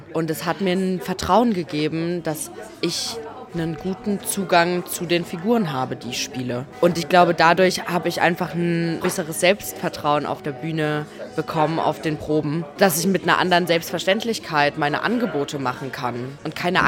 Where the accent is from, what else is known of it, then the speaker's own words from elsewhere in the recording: Leipzig, Saxony, Germany; also born or lived in Munich; now in Stuttgart, Germany; Ich komme ja aus Leipzig und ich bin ein Ossi durch und durch. Immer ein bisschen frech, immer ein bisschen rotzig irgendwie auch. Und habe ja in München studiert